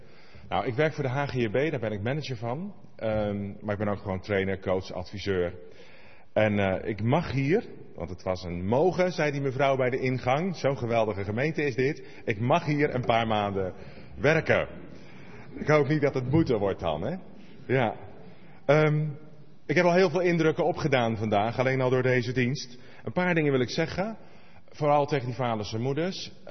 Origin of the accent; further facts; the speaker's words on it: Randstad, Netherlands; Ik kom oorspronkelijk uit de Randstad.